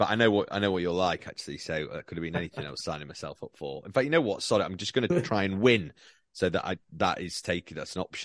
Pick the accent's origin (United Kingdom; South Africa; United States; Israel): United Kingdom; Yorkshire and the Humber; You can tell that we're from Yorkshire as well, can't you?